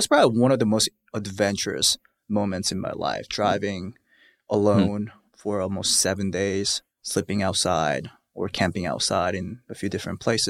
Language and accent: English; South Korea; English is a second language; moved away as an adult; also born or lived in Minnesota; now in San Francisco, United States; Made in Korea, born and raised in South Korea for the first 18 years. And then I moved to Minnesota with my mom and stepdad. Learned English, went to school for mechanical engineering.